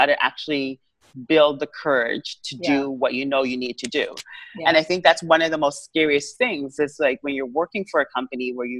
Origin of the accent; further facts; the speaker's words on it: Antigua & Barbuda; also born or lived in Canada; So I was born in Canada. I grew up in Antigua. So people always say, how come you have an accent? I'm like, I have an accent. I was actually raised in Antigua as a child.